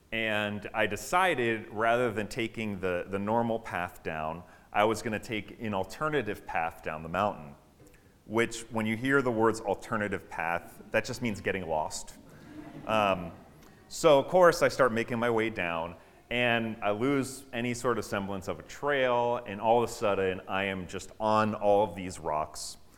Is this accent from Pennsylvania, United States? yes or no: yes; State College, Pennsylvania, United States; Before moving here, we lived in my hometown, State College, Pennsylvania.